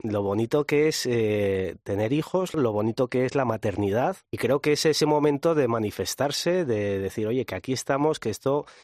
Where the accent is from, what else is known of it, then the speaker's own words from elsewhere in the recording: Pamplona, Navarre, Spain; Yo como español y como ciudadano, yo no soy de Madrid, soy de Pamplona